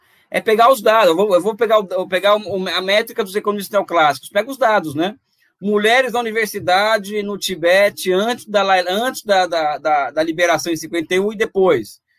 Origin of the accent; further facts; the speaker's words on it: Brazil; acho que chegou o momento de nós, como brasileiros, deixarmos de olhar aquilo como uma caricatura